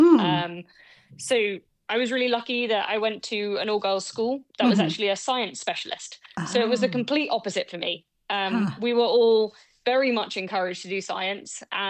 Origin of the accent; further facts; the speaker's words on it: South East England, United Kingdom; It's a pretty great place in the world to grow up. So we're on the coast in the south of England